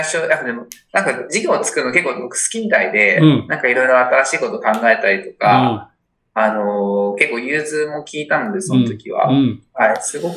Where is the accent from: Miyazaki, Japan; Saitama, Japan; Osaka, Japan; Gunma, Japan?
Saitama, Japan; born there; 僕はですね、生まれは埼玉県なんですが